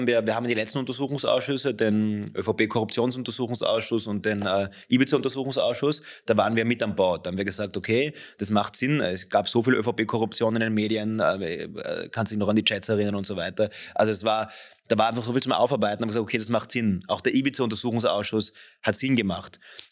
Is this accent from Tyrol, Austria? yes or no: yes; Innsbruck, Tyrol, Austria; ich bin in Innsbruck aufgewachsen, in Tirol